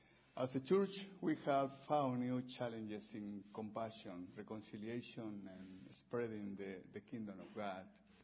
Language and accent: English; Veracruz, Mexico; moved away as an adult; now in United States; I'm from Veracruz in Mexico. And I moved to the U.S. 11 years ago with my family.